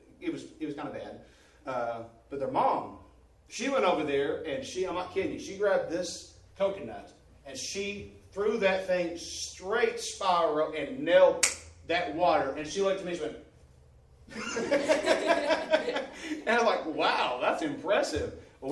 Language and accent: English; United States; Because it wasn't just me. You know, maybe I'm just American.